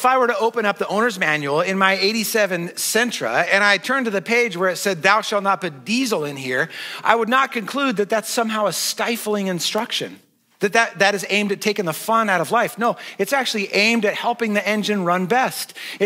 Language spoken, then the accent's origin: English; Spokane, Washington, United States; I was on a post-graduation solo road trip from my hometown in Spokane, Washington, up to Fairbanks, Alaska.